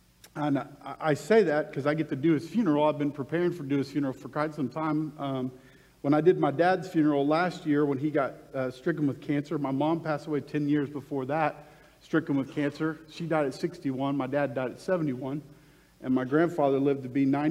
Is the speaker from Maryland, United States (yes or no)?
no; Weatherford, Oklahoma, United States; I grew up in Weatherford, Oklahoma.